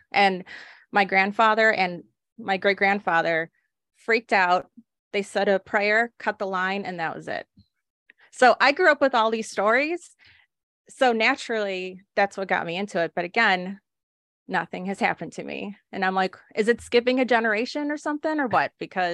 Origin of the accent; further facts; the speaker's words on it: Texas, United States; But growing up, I grew up in Texas